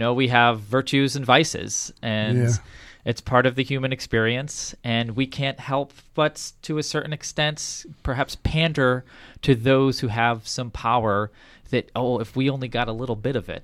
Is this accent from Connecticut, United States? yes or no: yes; Waterbury, Connecticut, United States; I recognize my hometown of Waterbury, Connecticut in here.